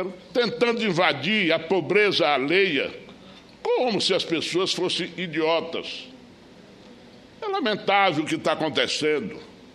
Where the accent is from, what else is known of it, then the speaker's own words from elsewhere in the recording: Piauí, Brazil; eu sou do Piauí.